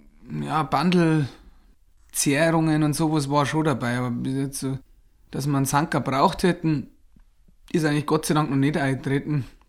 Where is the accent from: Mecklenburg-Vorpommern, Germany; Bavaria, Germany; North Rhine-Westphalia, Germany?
Bavaria, Germany; Marktl am Inn; Ich bin 27 Jahre alt, ich komme aus Marktl am Inn.